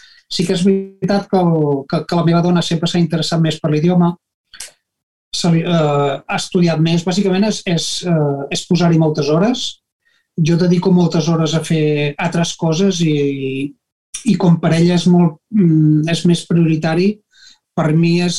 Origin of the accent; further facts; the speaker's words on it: Banyoles, Catalonia, Spain; moved away; no poder tornar a Banyoles, que és d'on jo sóc, de no poder veure ni amics ni família